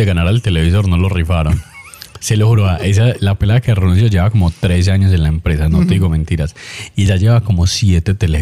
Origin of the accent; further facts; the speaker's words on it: Colombia; yo era pobre, marica, pues yo allá seguía siendo colombiano.